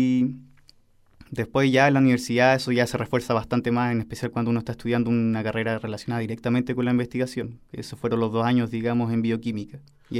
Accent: Osorno, Los Lagos, Chile; Yo soy de acá de Osorno.

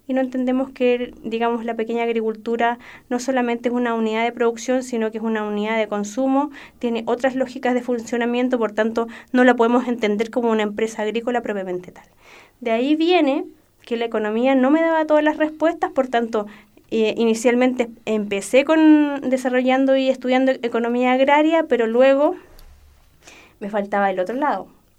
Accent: Osorno, Los Lagos, Chile; Yo soy oriunda de Osorno de toda la vida y vengo de una familia de generaciones para atrás de productores y agricultores, específicamente productores de leche, pequeños productores de leche.

